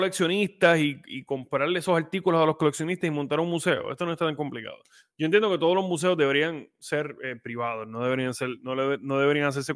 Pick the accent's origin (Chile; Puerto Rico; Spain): Puerto Rico; por esa naturaleza que tenemos como puertorriqueños